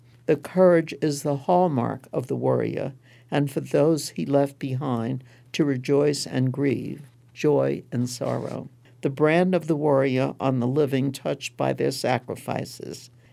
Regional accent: Brooklyn, New York, United States; I'm a girl from Brooklyn, New York.

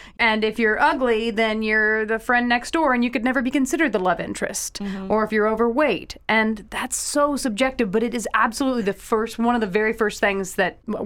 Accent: the South, United States; Yeah, that's growing up in the South.

